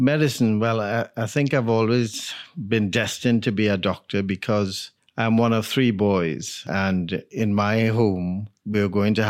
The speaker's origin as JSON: {"language": "English", "country": "Trinidad & Tobago", "also_born_or_lived": "Jamaica", "moved": "as an adult", "lives_now": "United Kingdom", "said": "I'm from Trinidad in the Caribbean, and at the time, the only medical school was in Jamaica, so I went to Jamaica for 4 years, finished my undergraduate training in Trinidad, and then came to the UK to specialize in surgery."}